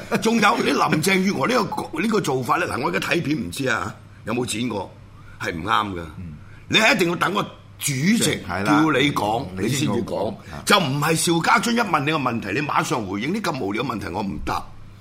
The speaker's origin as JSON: {"language": "Cantonese", "country": "Hong Kong", "tie": "born there", "said": "我香港出世"}